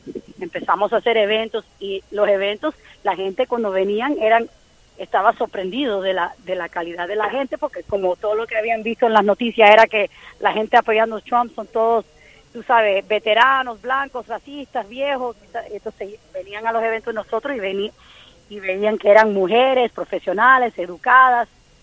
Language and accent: Spanish; Cuba; now in United States; ella es cubana como yo, y dice, pero eso es una locura, ¿cómo no vamos a poder decir y opinar en público si estamos en Estados Unidos, no en Cuba?